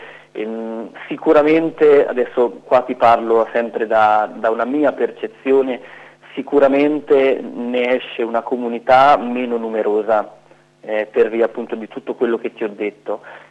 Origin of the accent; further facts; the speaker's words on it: Senigallia, Marche, Italy; io sono senigalliese, sono nato a Senigallia, vengo da Senigallia da sempre